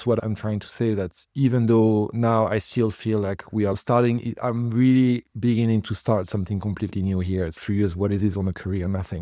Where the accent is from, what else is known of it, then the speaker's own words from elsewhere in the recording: France; English is a second language; Growing up in France, there was this huge heritage of the modern era and Le Corbusier and all the moderns in the post-war kind of thing.